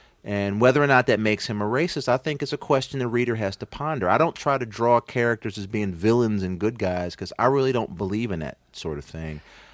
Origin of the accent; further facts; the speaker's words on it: Maryland, United States; Maryland has always been thought of by my family and by me as a Southern state.